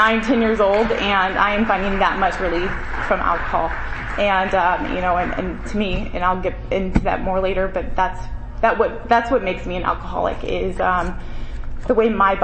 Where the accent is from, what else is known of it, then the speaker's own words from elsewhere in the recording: St. Charles, Missouri, United States; I grew up in St. Charles, Missouri. And I had a pretty normal life.